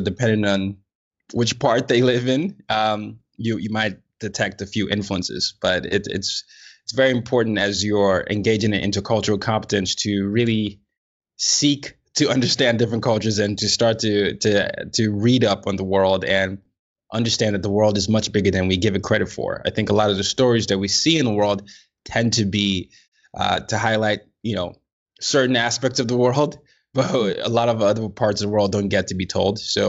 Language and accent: English; Nigeria; I'm a Nigerian, so I definitely understand the level.